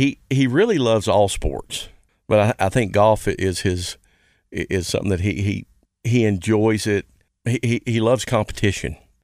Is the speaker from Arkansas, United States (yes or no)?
yes; North Little Rock, Arkansas, United States; Growing up in North Little Rock, Steve Ralston was great.